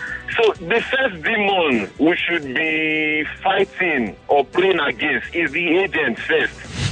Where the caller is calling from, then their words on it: Lagos, Nigeria; I'm calling from Lagos.